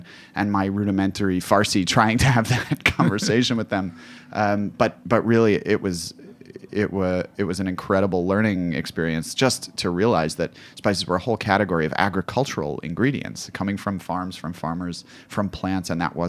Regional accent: United States; It's not to say that me as an American, I obviously stood out.

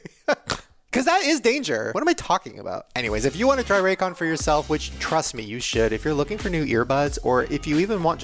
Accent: Puerto Rico; We're from Puerto Rico, and I've been a fan since 2011.

